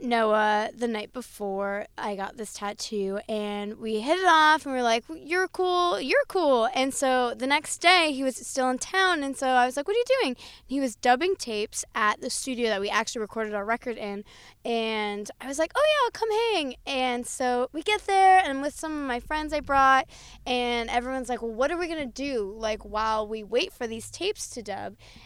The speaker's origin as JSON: {"language": "English", "town": "Albany", "region": "New York", "country": "United States", "tie": "born or raised there", "said": "I'm from Albany. That's why I've, like, that's so crazy that you went to SUNY Albany. I grew up around Albany. I'm a 518 baby."}